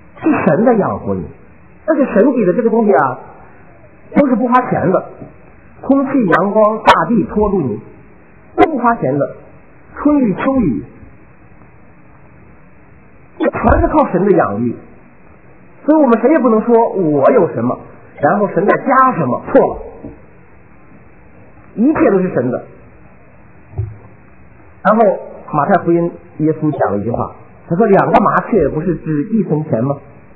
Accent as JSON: {"language": "Chinese", "country": "China", "said": "我们中国人"}